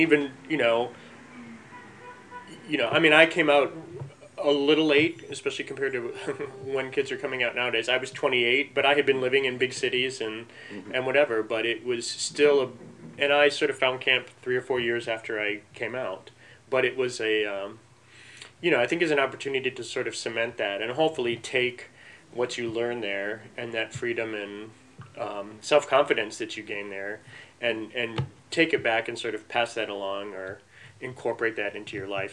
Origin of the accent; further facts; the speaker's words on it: Midwest, United States; now in Chicago, United States; I grew up in the Midwest and then, you know, was living in Chicago when I first went to camp.